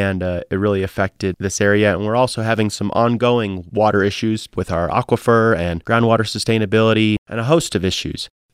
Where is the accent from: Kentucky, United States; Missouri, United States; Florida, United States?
Missouri, United States; moved away; I'm from the Midwest, from the Missouri ITs, Missouri, and came out west to go to Colorado State University and met my wife, who's a native of the Valley, and came down to the Valley.